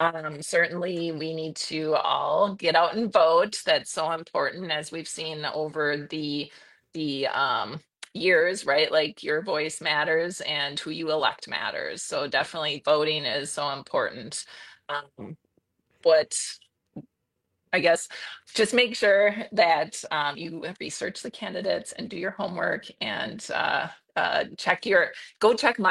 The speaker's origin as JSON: {"language": "English", "town": "Green Bay", "region": "Wisconsin", "country": "United States", "tie": "born there", "said": "I just want to preface this with, I was born in Green Bay"}